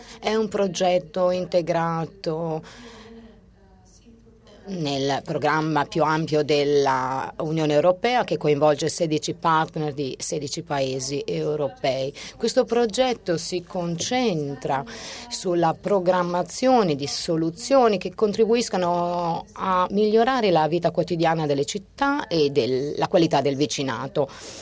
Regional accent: Portugal; Italian is a second language; vengo da Portogallo, passo all'inglese perché non so parlare italiano.

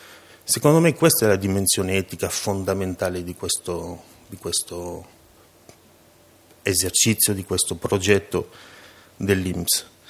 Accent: Belgium; Italian is a second language; now in Italy; non sono di madrelingua italiana anche se ho un cognome che ha un certo senso in questo paese, sono nato in Belgio, cresciuto in Belgio

